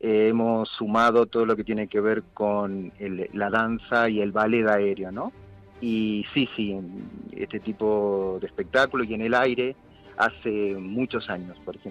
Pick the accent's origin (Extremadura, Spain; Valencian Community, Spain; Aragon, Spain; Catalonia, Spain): Valencian Community, Spain; Alicante; somos de Alicante, pero veraneamos en Madrid.